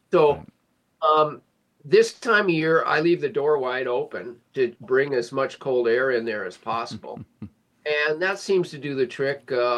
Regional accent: United States; moved away as an adult; You know, I come up from the States back in the Vietnam era as an anti-war resistor.

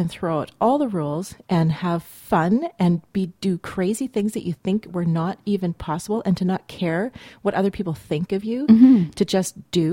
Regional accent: Toronto, Ontario, Canada; the whole mess of kids that I grew up with in Toronto. I grew up in an apartment building that had several sort of several play areas.

